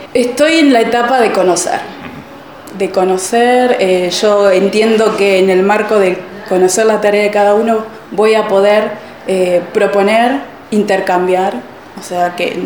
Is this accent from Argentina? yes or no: yes; Trenque Lauquen, Buenos Aires Province, Argentina; also born or lived in La Plata; Soy oriunda de Trenquelauquen, me fui a estudiar a La Plata